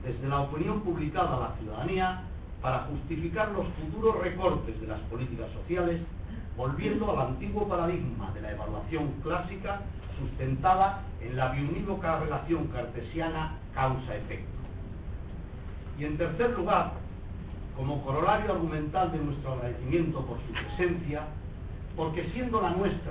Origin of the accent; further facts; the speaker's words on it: Andalusia, Spain; como ciudadano, como andaluz, como universitario